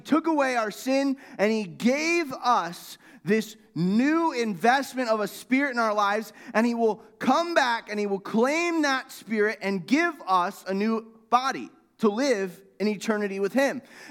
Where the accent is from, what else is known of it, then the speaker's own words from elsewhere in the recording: Florida, United States; I grew up in Florida, and my buddies and I, we would go out and we would swim in the ocean a lot.